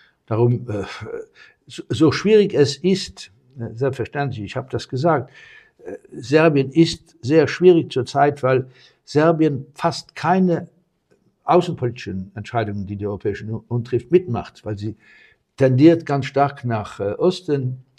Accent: Luxembourg; Also man soll das nicht überbewerten, wirklich nicht, als Luxemburger zwischen den 2.

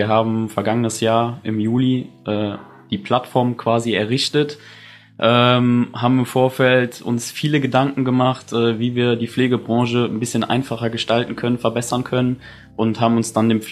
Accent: Bad Neuenahr-Ahrweiler, Rhineland-Palatinate, Germany; wir kommen aus Bad Neuenahrweiler, weiter Anreise nach Berlin.

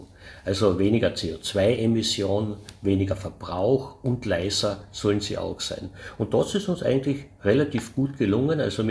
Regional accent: Klagenfurt, Carinthia, Austria; also man wird es wahrscheinlich am Dialekt hören, ich bin Kärntner. Bin in Klagenfurt zur Schule gegangen, also Volksschule, Hauptschule, dann HTL, Maschinenbau.

